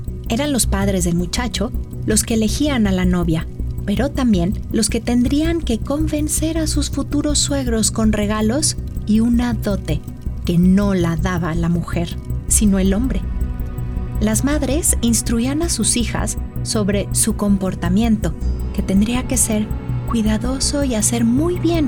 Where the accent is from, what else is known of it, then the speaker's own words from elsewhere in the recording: Mexico; la historia que nos había llegado de quiénes somos las mujeres mexicanas desde nuestro pasado primero